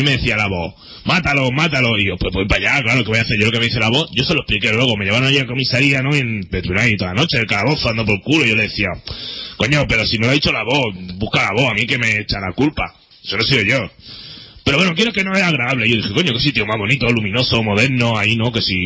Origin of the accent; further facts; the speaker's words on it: Catalonia, Spain; Y yo, coño, que soy catalán y yo uso los pronombres.